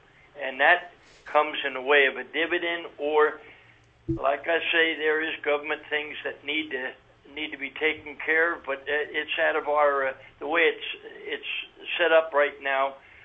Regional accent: Cooper Landing, Alaska, United States; I am from Cooper's Landing.

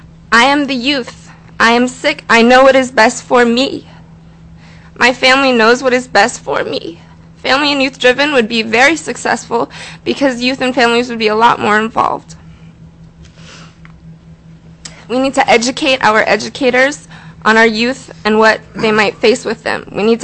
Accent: Anchorage, Alaska, United States; I was very lucky that I was born in Anchorage. I had services available to me. I was very lucky that I stayed in Anchorage.

